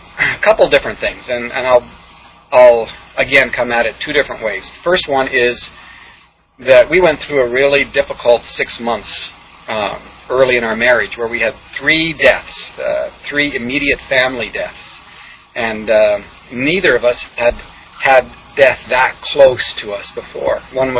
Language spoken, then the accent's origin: English; Papua, Indonesia; I grew up in what was the Netherlands, New Guinea. It was a Dutch colony. It was the west half of the island of New Guinea, which is the second largest island in the world. It's right above Australia.